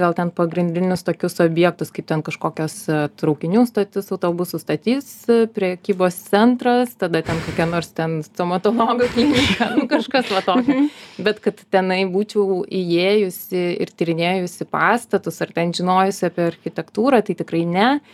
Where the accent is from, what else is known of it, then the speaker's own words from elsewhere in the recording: Joniškis, Šiauliai County, Lithuania; Aš esu iš Joniškio rajono.